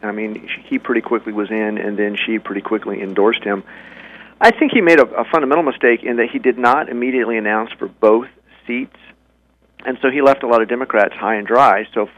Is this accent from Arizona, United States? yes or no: yes; Tucson, Arizona, United States; And I'm originally from Tucson, so I pay a lot of attention to the Tucson races.